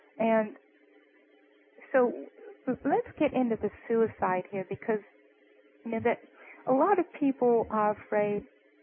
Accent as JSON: {"language": "English", "region": "England", "country": "United Kingdom", "said": "here I'm from England and you're from the southern part of America."}